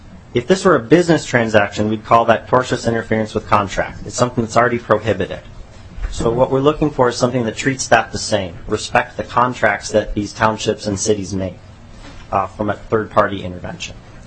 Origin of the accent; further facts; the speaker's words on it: Buffalo, Minnesota, United States; I'm from Buffalo, Minnesota.